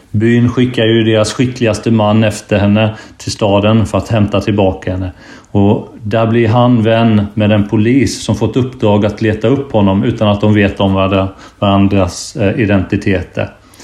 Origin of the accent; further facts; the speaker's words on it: Småland, Sweden; Det är inte så lätt för mig att säga som smålänning.